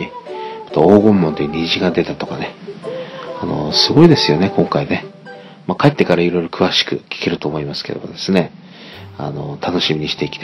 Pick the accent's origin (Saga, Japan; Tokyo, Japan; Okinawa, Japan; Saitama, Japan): Okinawa, Japan; 私の生まれ故郷の生まれ育った町の近くにあるんですよ。そういうね、ちょっとした湖というかね、湖っていうほどのものではないんですけど、首里城っていうところがあってね、そこの近くにね